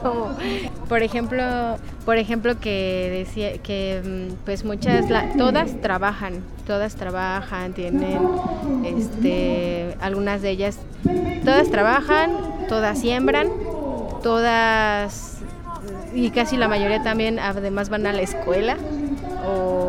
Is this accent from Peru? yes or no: no; Tlaxcalancingo, Puebla, Mexico; Soy de Tlaxcalancingo